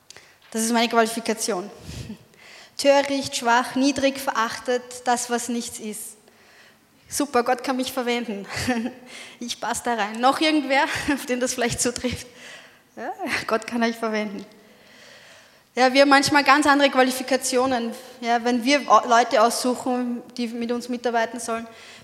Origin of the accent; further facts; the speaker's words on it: Vienna, Austria; Ich bin in Wien aufgewachsen